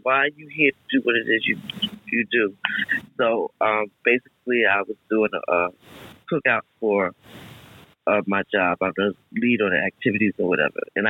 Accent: Bronx, New York, United States; I'm from the Boogie Down Bronx. That is New York, New York.

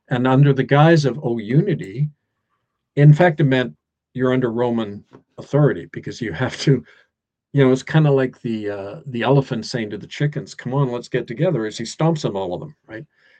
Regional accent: Edmonton, Alberta, Canada; I'm from there. I was born in Edmonton, grew up there. My family are there.

